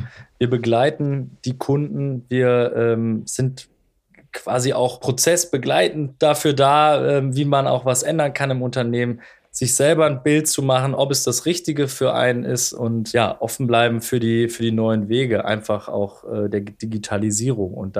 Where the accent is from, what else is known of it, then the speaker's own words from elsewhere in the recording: Rhineland, Germany; ich komme ja aus dem Rheinland, habe ich am Anfang gesagt.